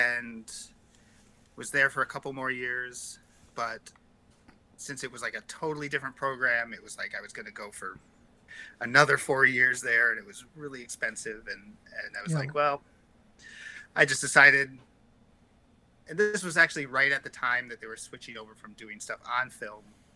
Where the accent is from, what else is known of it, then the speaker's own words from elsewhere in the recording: Minneapolis, Minnesota, United States; I'm from Minnesota. That's where here is, Minneapolis. It was a lot cheaper because I could live at home.